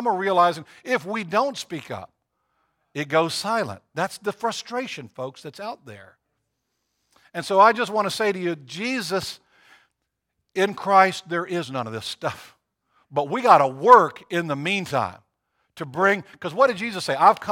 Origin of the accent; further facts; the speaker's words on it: Jamaica; accent: Jamaican; I'm viewed as a black person until they hear my Jamaican accent. I know that sets me apart in some ways.